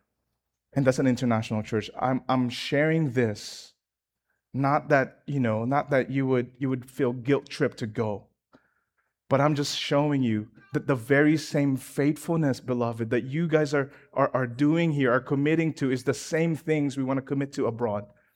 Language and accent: English; Philippines; I'm Filipino, and I'm not going to go for a diversity slogan.